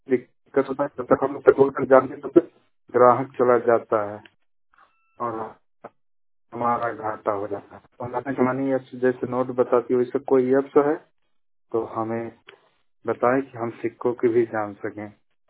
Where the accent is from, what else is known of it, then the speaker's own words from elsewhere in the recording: Gorakhpur, Uttar Pradesh, India; हम हमारे जिला गोरखपुर उत्तर प्रदेश से